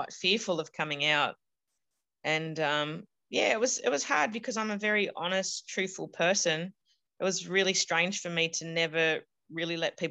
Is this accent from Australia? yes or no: yes; Bondi, New South Wales, Australia; I grew up in Bondi where it was pretty tough, and had three brothers